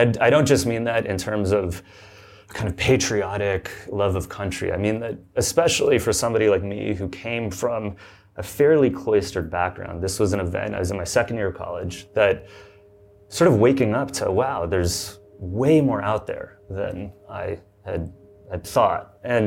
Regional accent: California, United States; So I grew up in Southern California in one of those like McMansion-y kind of like pink stucco homes.

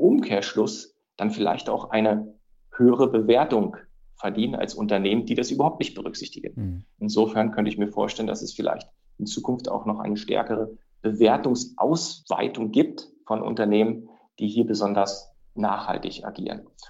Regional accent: East Germany, Germany; born or raised there

